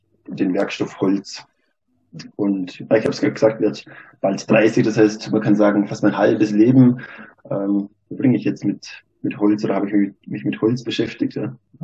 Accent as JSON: {"language": "German", "town": "Hohenems", "region": "Vorarlberg", "country": "Austria", "tie": "born or raised there", "said": "Also ich komme aus Hohenems, das liegt im Rheintal in Vorarlberg, im Ländle, wie man oft auch sagt. Meine Eltern kommen ursprünglich aus dem Bregenzer Wald. Das ist eine sehr holzbaureiche Region, würde ich sagen."}